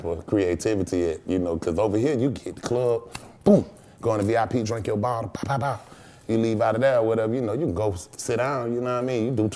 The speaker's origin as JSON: {"language": "English", "town": "Atlanta", "region": "Georgia", "country": "United States", "tie": "born or raised there", "said": "know, grew up in Bankhead, and then we was over there every day because my mom from over there, but she got her own apartment in Perry Home."}